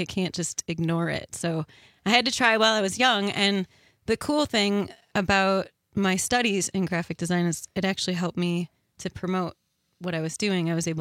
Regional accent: Fort Atkinson, Wisconsin, United States; I'm actually from Fort Atkinson.

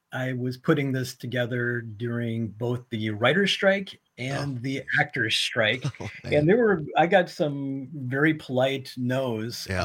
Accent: Peoria, Illinois, United States; I'm from Peoria, Illinois, originally, which is, that's a not a bad place for comedy people to come from.

